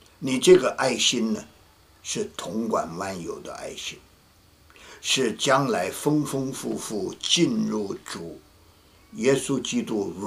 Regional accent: China; 我们中国人也有一些自私的话，人不为己，天诛地灭

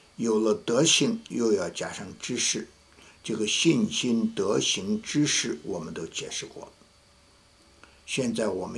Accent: North China, China; 那兄弟我就是北方人，所以吃饭喜欢吃面啊，我有许多喜欢吃的东西。

